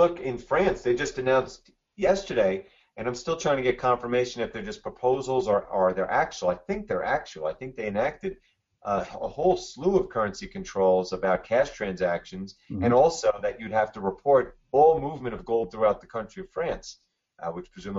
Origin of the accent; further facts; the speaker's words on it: New York, United States; I'm from New York, where college sports are not as big of a deal, so I'm more into the pro stuff.